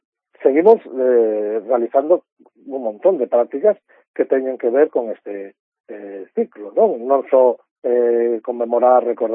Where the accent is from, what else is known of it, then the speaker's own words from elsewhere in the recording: Salcedo, Galicia, Spain; calacús, como chamamos na miña zona, son de Salcedo, aquí en Pontevedra